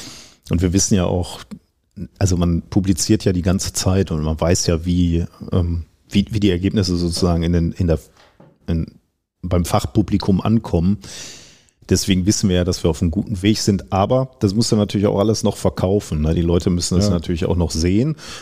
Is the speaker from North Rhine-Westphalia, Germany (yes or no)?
yes; North Rhine-Westphalia, Germany; ich komme aus dem Ruhrgebiet.